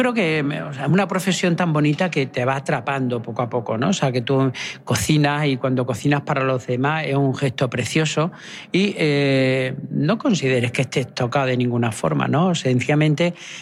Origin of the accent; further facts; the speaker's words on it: Extremadura, Spain; cómo somos los extremeños, cómo vivimos, cómo comemos